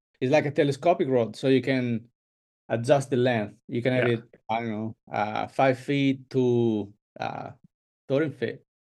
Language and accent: English; Emilia-Romagna, Italy; say I'm from Bologna. Then from there you pin a line to the sea, and when you meet the shore, that's where I'm from.